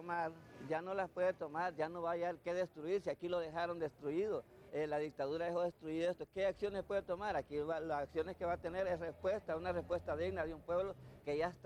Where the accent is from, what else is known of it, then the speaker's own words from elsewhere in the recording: Honduras; así debemos de tomar ese ejemplo nosotros como hondureños.